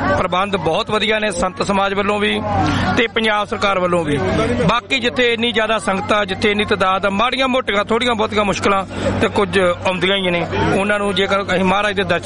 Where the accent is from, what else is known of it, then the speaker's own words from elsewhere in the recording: Sheikh Manga, Punjab, India; ਮੇਰਾ ਪਿੰਡ ਸ਼ੇਖ ਮੰਗਾ ਜੀ।